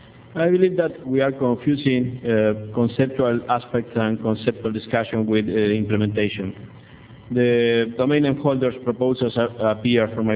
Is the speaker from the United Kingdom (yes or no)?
no; Uruguay; English is a second language; I am from Uruguay. This is a small country in South America.